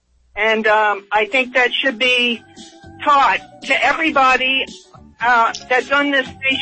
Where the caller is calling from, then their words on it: Oklahoma, United States; I'm calling from Oklahoma